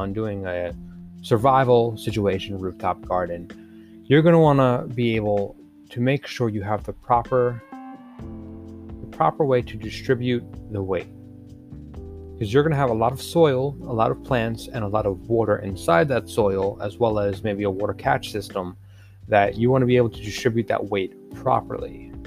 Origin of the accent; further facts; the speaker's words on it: New York, United States; Now, where I'm from New York.